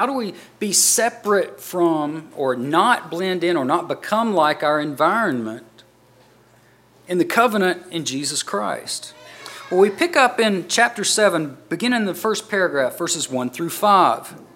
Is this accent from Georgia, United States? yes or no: yes; Georgia, United States; I remember growing up in Georgia, I would be out cutting wood in the springtime or summer